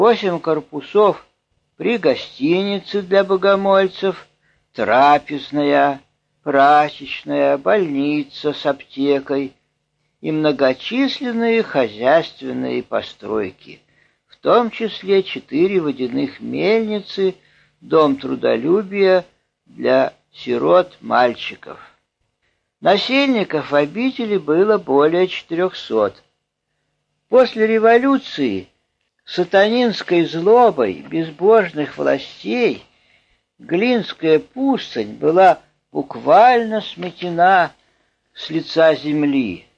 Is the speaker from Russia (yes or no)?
yes; Ivanovo, Ivanovo Oblast, Russia; Я сам родом из Иваново-Вознесенска.